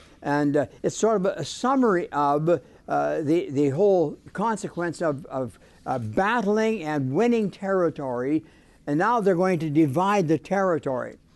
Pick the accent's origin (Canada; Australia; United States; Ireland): Ireland; I'm Irish.